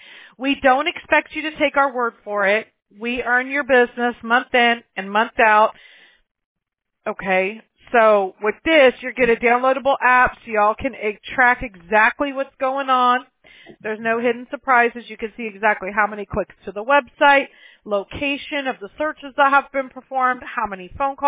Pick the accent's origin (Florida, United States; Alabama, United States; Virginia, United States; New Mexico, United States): Alabama, United States; Mobile; born there; And I was born in Mobile, Alabama, so my husband's married to a Southern Belle as well